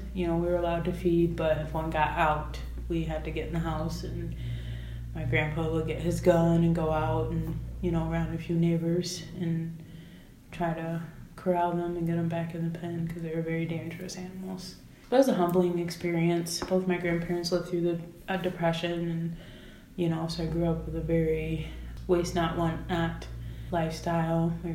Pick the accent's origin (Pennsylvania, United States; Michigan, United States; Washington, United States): Michigan, United States; born or raised there; also born or lived in Munich, Germany